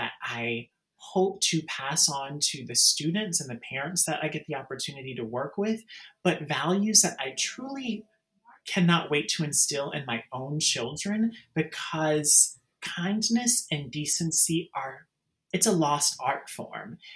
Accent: Raleigh, North Carolina, United States; what I will definitely say that I learned most from the elders and from the people in my life growing up in Raleigh, North Carolina

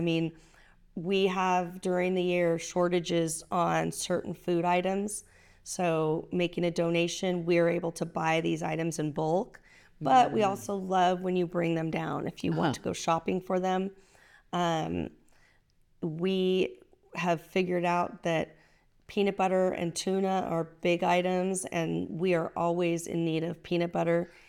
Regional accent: Santa Barbara, California, United States; You know, I grew up in Santa Barbara, and my goal in life is to continue on making this the best community around.

